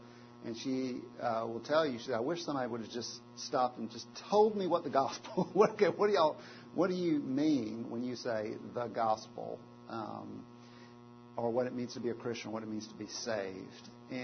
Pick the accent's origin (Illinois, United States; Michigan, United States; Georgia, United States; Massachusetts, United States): Georgia, United States; I grew up in South Georgia, went to Auburn, and then went to Westminster Seminary in Philadelphia, and was on a church staff in Birmingham for about 6 years after that.